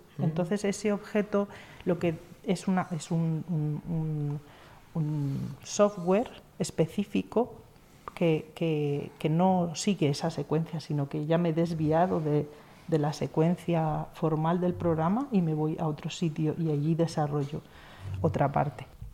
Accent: Valladolid, Castile and León, Spain; moved away as an adult; now in Madrid, Spain; Yo vine de Valladolid a trabajar en Madrid en una empresa

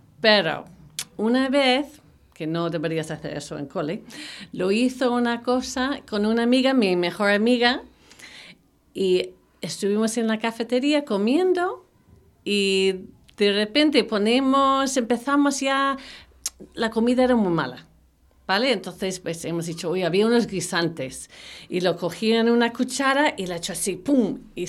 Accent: Portland, Oregon, United States; also born or lived in Salt Lake City, United States; Pues nací en septiembre, el 18 de septiembre de 1971. Y nació en Estados Unidos, en un sitio que se llama Salt Lake City. Pero viví toda mi vida en Portland

